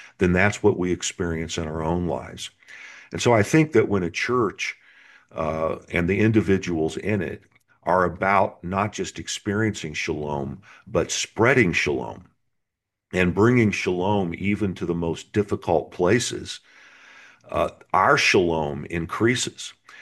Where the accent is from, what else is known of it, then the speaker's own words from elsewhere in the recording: Indiana, United States; I was born and raised in Indiana. I'd never been to New York City.